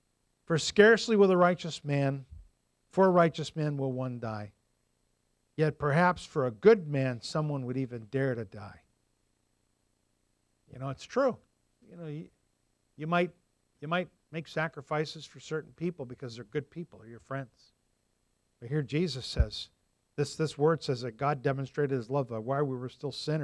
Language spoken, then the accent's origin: English; United States; Well, I'm an American man.